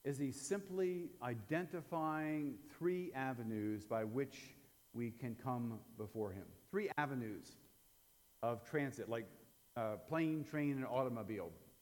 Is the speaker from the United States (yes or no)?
yes; Delaware, United States; I grew up in Delaware, slower Delaware as they call it, below the canal, and I grew up at a beach resort.